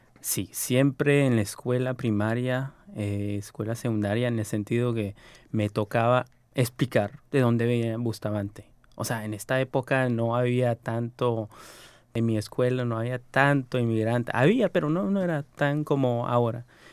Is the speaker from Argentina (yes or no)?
no; Montreal, Quebec, Canada; estaba en Montreal. O sea, me crecí en Montreal, a donde había mucho inmigrante.